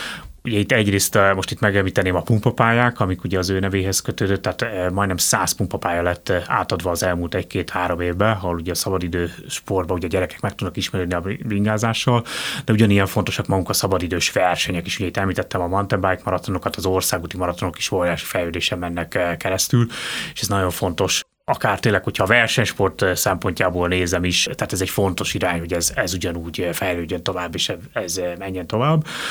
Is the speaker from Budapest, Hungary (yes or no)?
yes; Budapest, Hungary; A Normafánál laktunk, én ott nőttem föl